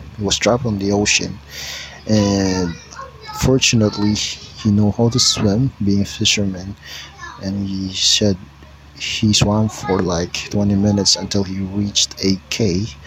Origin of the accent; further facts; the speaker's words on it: Philippines; So it was in southern Philippines, where I also grew up.